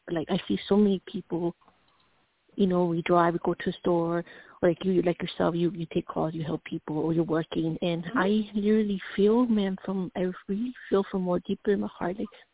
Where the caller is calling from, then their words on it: Colorado, United States; from Colorado.